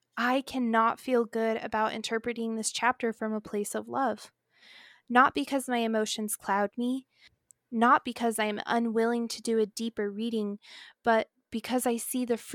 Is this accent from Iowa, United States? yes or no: no; Las Vegas, Nevada, United States; Like, I grew up in Las Vegas where, like, pretty much every elementary school student has to try panning for gold because it's part of the state history.